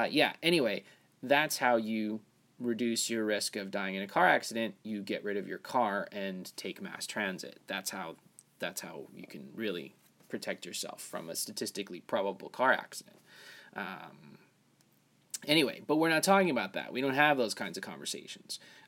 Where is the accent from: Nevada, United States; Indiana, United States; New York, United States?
New York, United States; And now, being a New Yorker, when I was a kid, I'm a tri-state New Yorker guy, not a, you know, New York City guy, but when I was growing up in this area